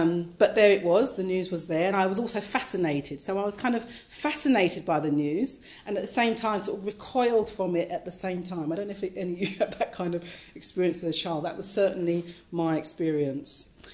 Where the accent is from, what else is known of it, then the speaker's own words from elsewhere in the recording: London, United Kingdom; I grew up in East London, sort of lived near the docks, and there was a lot of racism where I grew up.